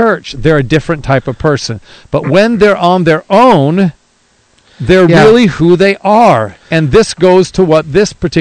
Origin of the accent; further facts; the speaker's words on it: Lewiston, New York, United States; I was actually from Lewiston, New York, which is right on the Niagara River.